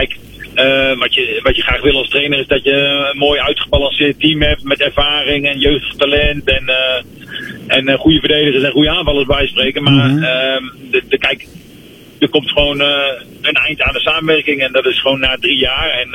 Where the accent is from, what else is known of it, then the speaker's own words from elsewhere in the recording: Apeldoorn, Gelderland, Netherlands; ik kom uit Apeldoorn.